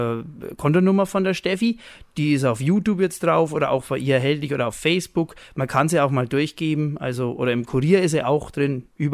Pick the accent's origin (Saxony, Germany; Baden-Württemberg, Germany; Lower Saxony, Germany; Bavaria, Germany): Bavaria, Germany; Bischofsgrün; Ja, das ist mein Heimatort und ich wohne eigentlich schon immer da und freue mich eigentlich jeden Tag, wenn ich aufwache, dass ich in Bischofsgrün wohnen darf.